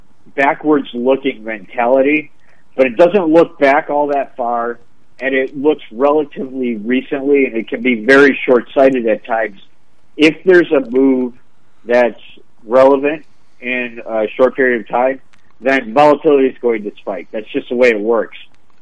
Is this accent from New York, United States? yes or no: yes; Buffalo, New York, United States; I'm an expert in snow tires just because I grew up in Buffalo, New York.